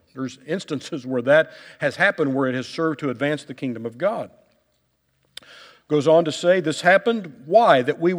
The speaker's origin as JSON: {"language": "English", "town": "Kansas City", "region": "Missouri", "country": "United States", "said": "I'm from Kansas City. Russell Stover's headquarters is there, and so I probably have more Russell Stover's candy than I should."}